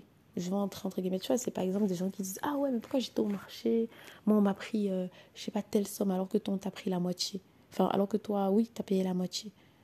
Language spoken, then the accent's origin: French; France; Oui, chez nous en France, c'est pas comme ça que ça se passe.